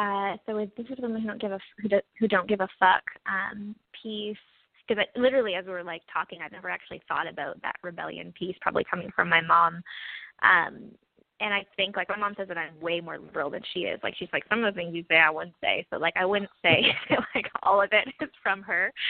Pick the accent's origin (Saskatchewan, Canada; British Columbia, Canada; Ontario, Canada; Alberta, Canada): Alberta, Canada; Sherwood Park; I'm like a closet Sherwood Parkian. Like, I'm like always like ashamed of here. I grew up in Sherwood Park.